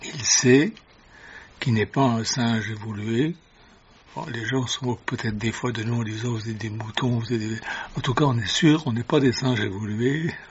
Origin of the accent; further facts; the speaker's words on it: Switzerland; Moi je viens de Suisse, et en Suisse on a des montagnes, des collines, et j'ai vu déjà, quand j'étais enfant, j'étais jeune, j'ai vu des bergers seuls